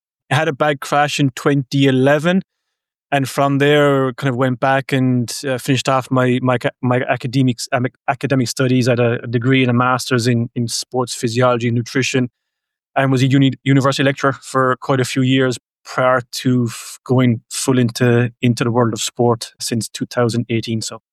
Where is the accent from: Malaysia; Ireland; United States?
Ireland; I was originally a football player many years ago when I grew up in Ireland